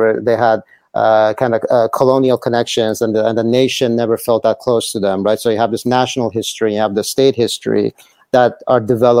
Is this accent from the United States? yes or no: no; Iran; if I say I'm from Iran